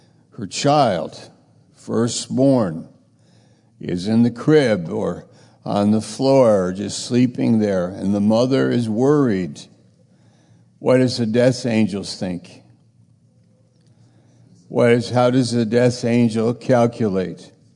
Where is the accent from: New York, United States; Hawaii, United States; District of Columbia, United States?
New York, United States; now in Maine, United States; I'm from New York. I moved up to Maine by the providence of God